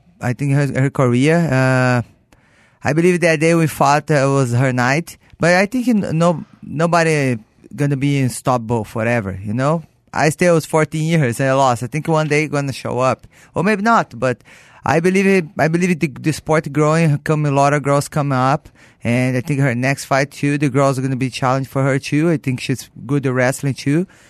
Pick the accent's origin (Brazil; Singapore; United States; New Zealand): Brazil; English is a second language; I grew up in Brazil. I was rich family